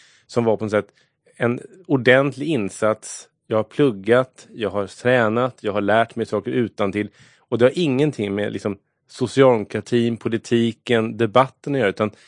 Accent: Stockholm, Stockholm County, Sweden; jag är ju stockholmare och uppväxt längs tunnelbanelinjen i en billös familj.

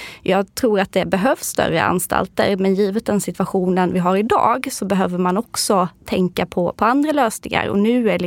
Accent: Karlskrona, Blekinge, Sweden; jag brukar få den känslan när jag är min hemstad Karlskrona

